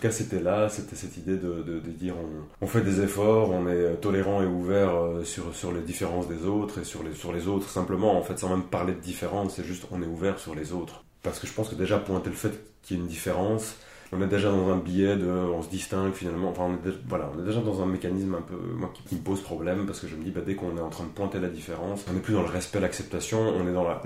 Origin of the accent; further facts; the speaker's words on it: Senegal; moved away; Moi, j'ai grandi en Afrique avec mes parents, au Sénégal, où mon papa travaillait comme coopérant.